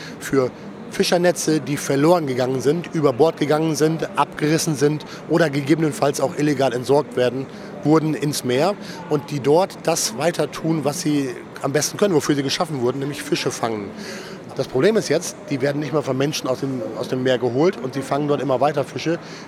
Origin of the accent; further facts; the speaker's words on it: Norderney, Lower Saxony, Germany; Ich bin aufgewachsen auf der Nordseeinsel Norderney